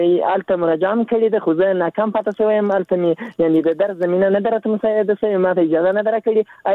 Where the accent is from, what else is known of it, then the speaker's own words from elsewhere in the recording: Zabul, Afghanistan; now in Ghazni, Afghanistan; دا چې زه د زابل يم دلته اوسېږم. دلته غزنی کې د ورځې په یو کار مصروف یم.